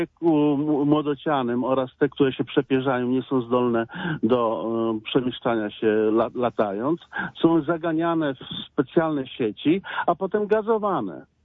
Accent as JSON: {"language": "Polish", "town": "Wrocław", "region": "Lower Silesian Voivodeship", "country": "Poland", "said": "bo jestem wrocławianinem."}